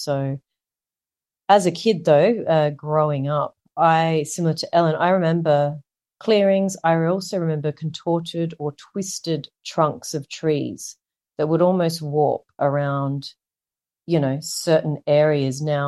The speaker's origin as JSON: {"language": "English", "town": "Darwin", "region": "Northern Territory", "country": "Australia", "tie": "born or raised there", "said": "Yeah, so I grew up in Darwin, and we, you know, just at my school, I went to school with a lot of Aboriginal or Indigenous kids."}